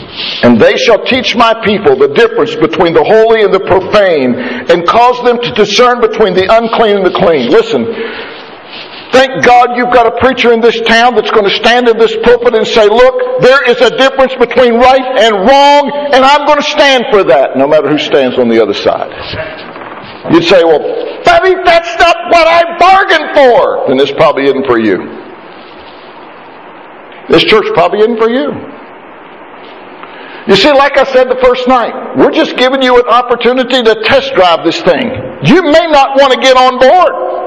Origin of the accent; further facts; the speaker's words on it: West Virginia, United States; I use that in West Virginia. I'm from West Virginia. Originally born in West Virginia.